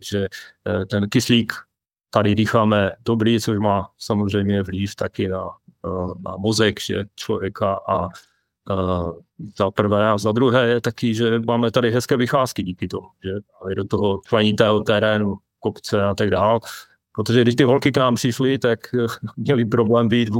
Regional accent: Zlín Region, Czechia; Tak jsme tady z té regionu Zlínsko, Zlínský kraj. A je to Valašsko. Tady bydlíme kousek pod horou, která se nazývá Radhošť.

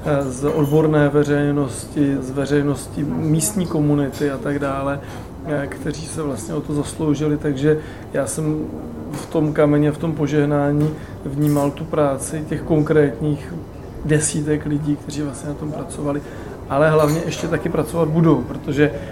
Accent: Brno, South Moravian Region, Czechia; A já jsem mu říkal, že my se z Brna všichni známe

